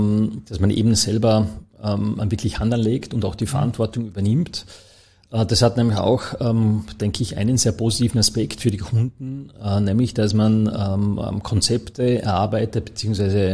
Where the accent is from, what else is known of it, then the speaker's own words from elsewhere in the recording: Vorarlberg, Austria; born there; also born or lived in Toulouse; Also ich bin ja gebürtiger Vorarlberger.